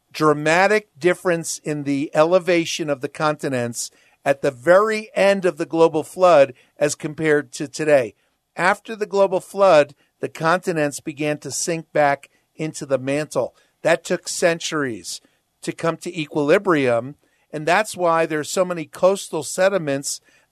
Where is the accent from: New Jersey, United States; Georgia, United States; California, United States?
New Jersey, United States; I grew up in New Jersey. We had the Delaware Water Gap.